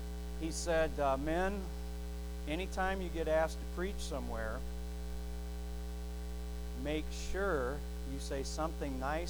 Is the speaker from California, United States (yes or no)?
no; Lanark, Illinois, United States; And I do remember that Brother Larry, he's from Freeport, Illinois, and I'm from Lanark, Illinois, and they're less than 20 miles apart. And so our roots go back to the same place.